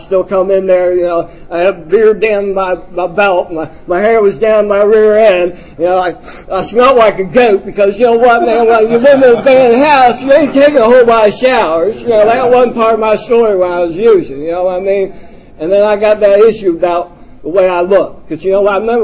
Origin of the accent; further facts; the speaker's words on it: Baltimore, Maryland, United States; I'm from Brooklyn, Curtis Bay. I'm from Baltimore, too.